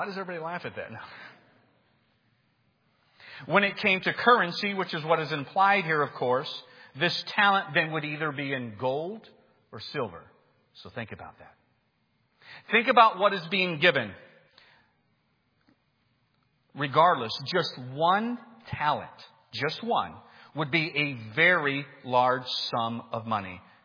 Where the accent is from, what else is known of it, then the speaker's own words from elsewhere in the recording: United States; I began to realize the privilege I had of growing up in the United States